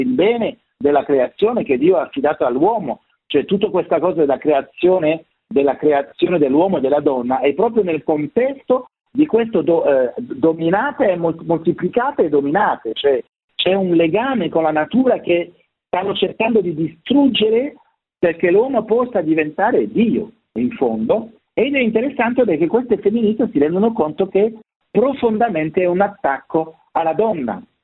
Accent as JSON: {"language": "Italian", "country": "France", "second_language": "Italian", "said": "stanno sorgendo in Francia, perché sono francese, dunque sono magari più in contatto con questo mondo"}